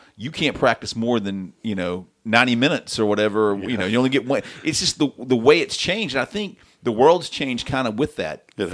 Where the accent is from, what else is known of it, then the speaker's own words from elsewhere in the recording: Hueytown, Alabama, United States; I guess somehow he knew that I was from Hueytown or whatever